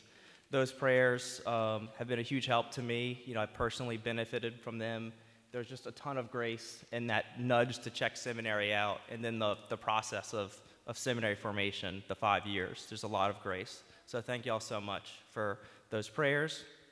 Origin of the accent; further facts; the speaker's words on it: Metairie, Louisiana, United States; I grew up in Metairie. I went to Jesuit High School, and I graduated in 2011.